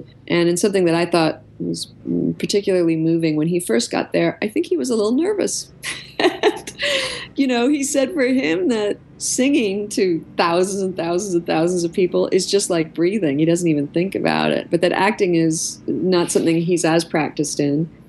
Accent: Canada; I grew up in Canada, so I grew up speaking poor French, but French.

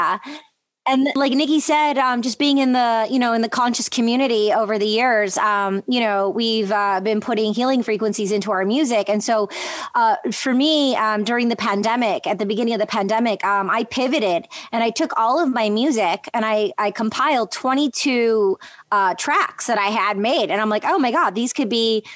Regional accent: Detroit, Michigan, United States; I grew up in the Detroit electronic music scene

